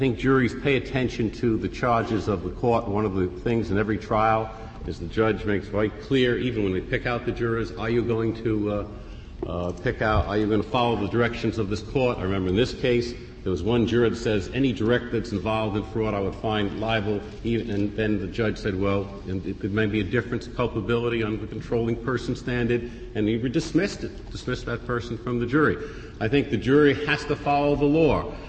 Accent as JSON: {"language": "English", "region": "New Jersey", "country": "United States", "said": "I know my state, I come really from New Jersey, not Texas."}